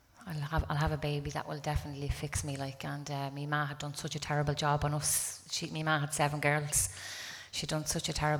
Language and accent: English; Dublin, Leinster, Ireland; I'm from Dublin.